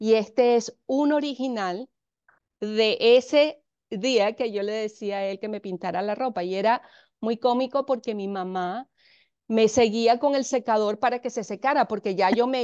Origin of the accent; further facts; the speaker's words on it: Caracas, Capital District, Venezuela; moved away as an adult; also born or lived in Mexico; now in Tampa, United States; yo soy mexicana, pero me crecí en Caracas, Venezuela, y tengo en Tampa más de 35 años. Vine primero a los Estados Unidos a estudiar